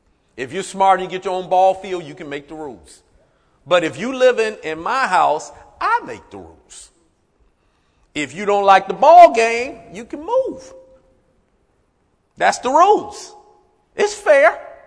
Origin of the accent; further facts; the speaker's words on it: Detroit, Michigan, United States; I grew up in Detroit.